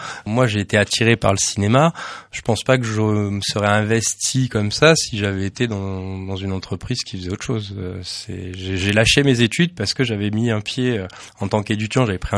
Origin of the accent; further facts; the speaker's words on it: Martigues, Provence-Alpes-Côte d'Azur, France; also born or lived in Oise, France; Je suis né moi à Martigues, à côté de Marseille. Voilà, là j'y ai vécu une douzaine d'années, j'ai fait mon enfance. Ensuite, j'ai fait mon adolescence, pardon, dans l'Oise, pas trop loin de Paris. J'ai fait mes études à Paris